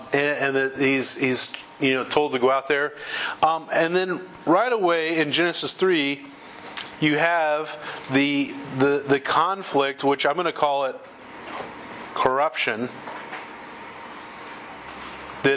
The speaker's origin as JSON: {"language": "English", "town": "Evansville", "region": "Indiana", "country": "United States", "tie": "born or raised there", "said": "Then you have I-69 that they're building up from Evansville, my hometown."}